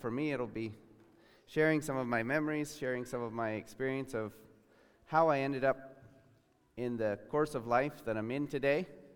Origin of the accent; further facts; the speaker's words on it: Washington, United States; Summer of 95, I grew up basically in Washington State. Born and raised there, and the summer of 95 found me working in the Willamette Valley in Oregon